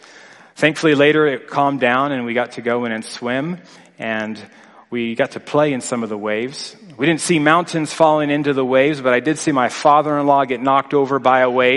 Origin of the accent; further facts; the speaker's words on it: East Coast, United States; growing up in the East Coast, we would know about hurricanes. I know here in Texas, we think about tornadoes.